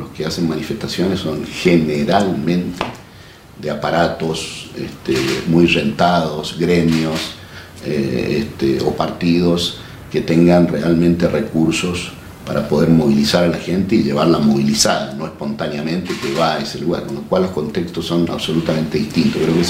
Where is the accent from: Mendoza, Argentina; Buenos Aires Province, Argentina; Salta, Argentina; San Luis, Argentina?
Mendoza, Argentina; Eugenio Bustos; Entonces llegué a mi pueblo, llegué a Eugenio Bustos